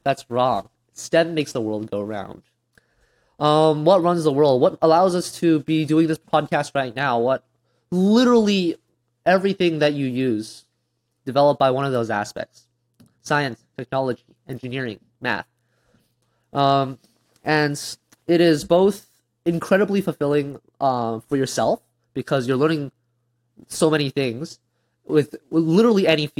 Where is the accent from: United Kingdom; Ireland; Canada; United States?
Canada; Surrey, British Columbia; I'm from Surrey, BC, and I like rockets.